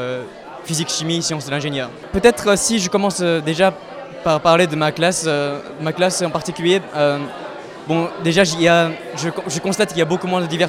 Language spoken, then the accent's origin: French; Tokyo, Japan; French is a second language; donc je viens de Tokyo, donc du lycée français international de Tokyo au Japon.